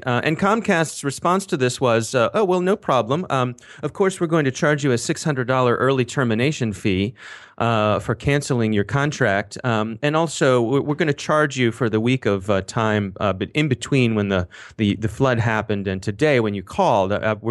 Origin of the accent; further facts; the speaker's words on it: Ellicott City, Maryland, United States; I happen to live right near Ellicott City, Maryland. It is my hometown.